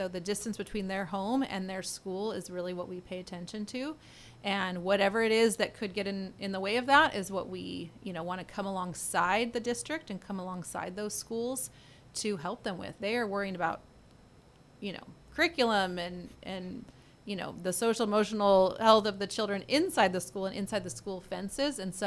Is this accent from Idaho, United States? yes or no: no; Fresno, California, United States; And I love Fresno Unified. I grew up in Fresno Unified. My dad was on the school board.